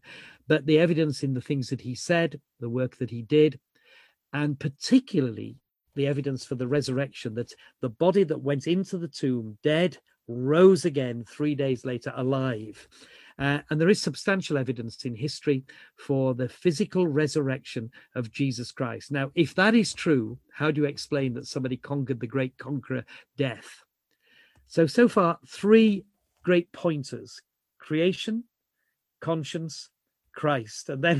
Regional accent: Yorkshire and the Humber, United Kingdom; I'm a Yorkshireman.

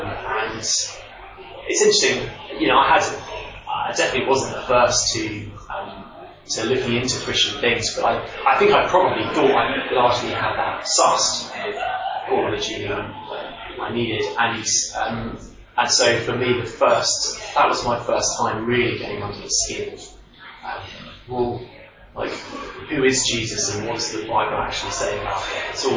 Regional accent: South West England, United Kingdom; So my background, I grew up in Dorset, which is talking about it, beautiful sunny Dorset

